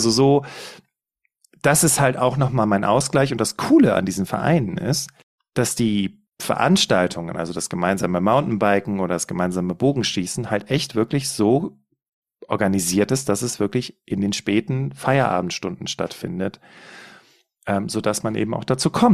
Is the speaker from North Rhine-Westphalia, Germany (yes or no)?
yes; Cologne, North Rhine-Westphalia, Germany; now in Allgäu, Germany; meine Frau und ich, wir kommen beide ursprünglich aus dem Raum Köln. Und wir sind vor etwas mehr als 3 Jahren nach Bayern ins Allgäu gezogen